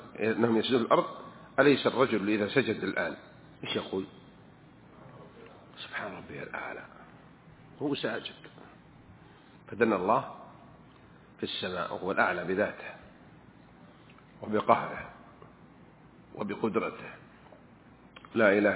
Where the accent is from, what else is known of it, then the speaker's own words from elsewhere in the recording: Riyadh, Riyadh Province, Saudi Arabia; accent: Riyadh; وإني من الرياض حسبني لأن أنا عشت في الرياض يعني لهجتي شوية أحيانا من الرياض.